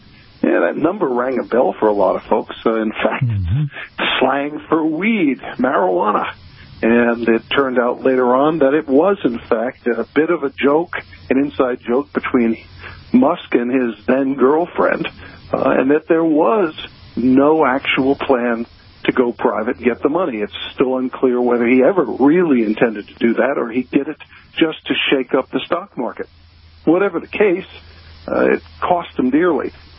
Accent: Michigan, United States; Michigan, for example, my home state, they are not selling cars here directly.

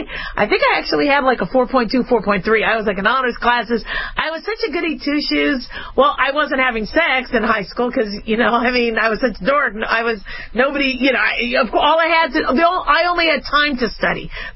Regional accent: Phoenix, Arizona, United States; also born or lived in Las Vegas, Nevada; I grew up in Las Vegas, and I grew up in Phoenix. Phoenix before Vegas.

